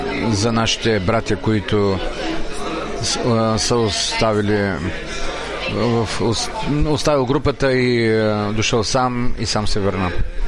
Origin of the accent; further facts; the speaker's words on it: Japan; Аз дойдох от Япония